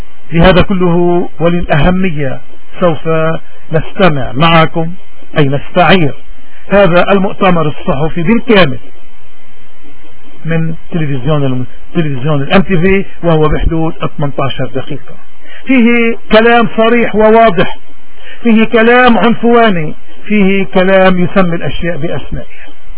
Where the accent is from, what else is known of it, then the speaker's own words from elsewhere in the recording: Lebanon; ولأننا كلبنانيين نعتبر أن إذلال أي لبناني والتعدي على أي لبناني واختراق أمن أي منطقة هو اختراق وتعدي على كل اللبنانيين